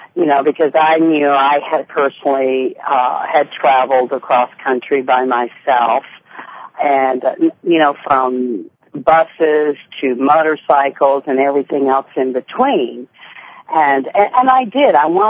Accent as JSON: {"language": "English", "region": "Hawaii", "country": "United States", "said": "realized that I was indeed from Hawaii"}